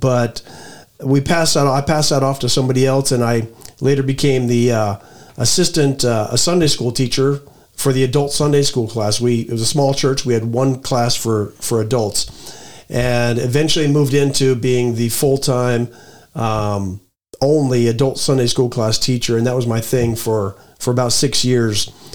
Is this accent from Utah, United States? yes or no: yes; Moab, Utah, United States; I'm originally from Moab, Utah, and I spent nearly 23 years in the U.S. Air Force until I retired in 2012.